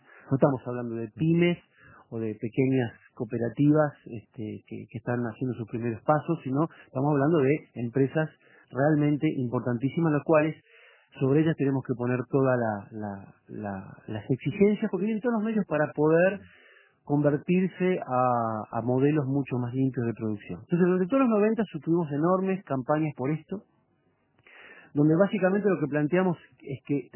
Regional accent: Rosario, Santa Fe, Argentina; Yo soy de Rosario, que está a muy pocos kilómetros de Capitán Bermúdez, donde está Celulosa Argentina

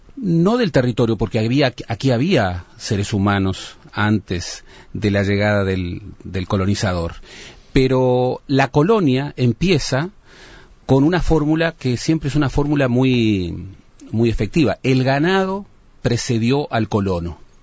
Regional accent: Montevideo, Uruguay; Primero me gustaría señalar que soy un montevideano puro y duro.

